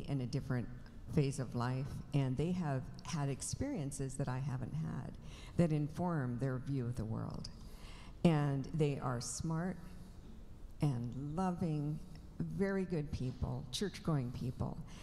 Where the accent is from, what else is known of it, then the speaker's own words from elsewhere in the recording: Washington, United States; Hi, I grew up in Eastern Washington, and I have really beloved family members